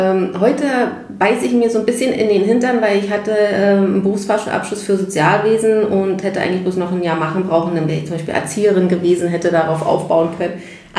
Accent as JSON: {"language": "German", "region": "East Germany", "country": "Germany", "tie": "born or raised there", "said": "Ich bin halt noch zu Ostzeiten groß geworden und da war so das klassische Schulsportturnen noch voll groß für Mädchen und Jungs"}